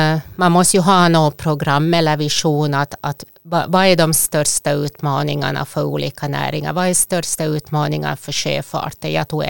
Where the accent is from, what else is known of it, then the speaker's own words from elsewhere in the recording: Finland; born there; first language Swedish; Jag är själv född i ett samhälle där jag inte kan använda mitt modersmål. Jag kan inte prata svenska i Finland.